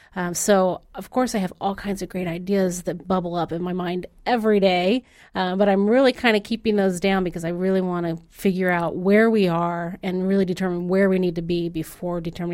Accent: Tulsa, Oklahoma, United States; We're both from Tulsa and both have family here.

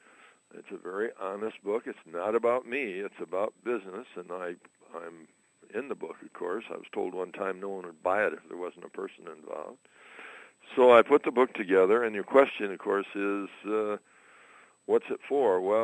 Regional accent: Michigan, United States; Well, born and raised in Michigan and graduated from Michigan State in 1952.

